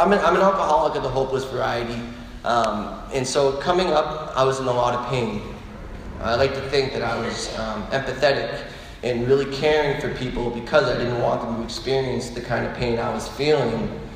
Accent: South Boston, Massachusetts, United States; I come from South Boston, it's a town not too far away from here, and I'm one of 4 boys.

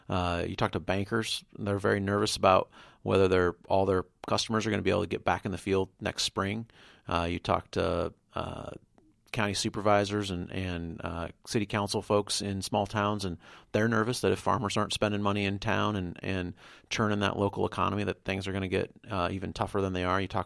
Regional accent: Mingo, Iowa, United States; growing up in Mingo, Iowa, I didn't think of Iowa Falls as a small town

